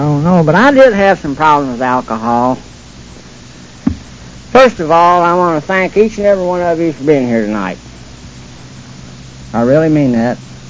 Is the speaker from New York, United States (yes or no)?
no; Kentucky, United States; I'm from Kentucky, where they make bourbon whiskey, and I love it.